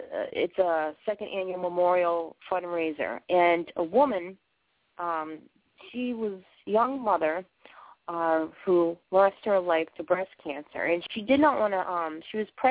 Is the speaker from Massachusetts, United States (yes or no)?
yes; Boston, Massachusetts, United States; accent: Bostonian; I know I kind of talk funny and I kind of, you know, pack everything with my Bostonian accent